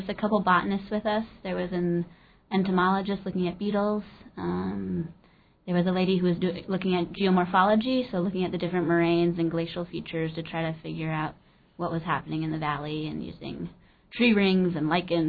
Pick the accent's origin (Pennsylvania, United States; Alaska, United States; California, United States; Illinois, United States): Alaska, United States; Juneau; I've always known a little bit about it, just growing up in Juneau.